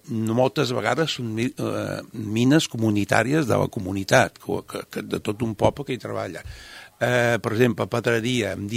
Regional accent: Formentera, Balearic Islands, Spain; Som de Formentera, fem joies per Formentera

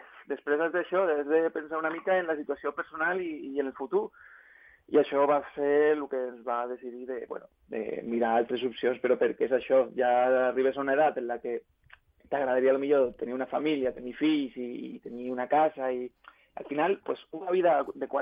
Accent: Ibiza, Balearic Islands, Spain; Clar, a Eivissa, jo soc d'Eivissa i ja ho coneixia.

